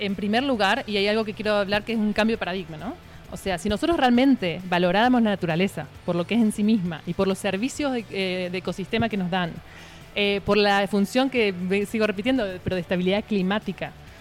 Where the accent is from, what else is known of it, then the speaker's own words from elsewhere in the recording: Argentina; now in United States; yo soy argentina, pero vivo en Estados Unidos